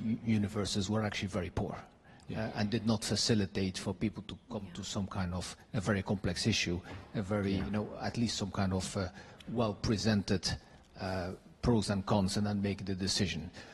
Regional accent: Belgium; moved away as an adult; now in United Kingdom; For me personally, and I'm from Belgium, I live 30 years in this country

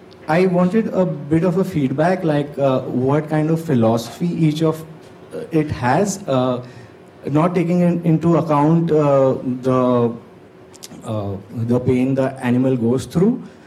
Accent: India; So we in India are a multicultural society where animal slaughter generally takes place in two ways.

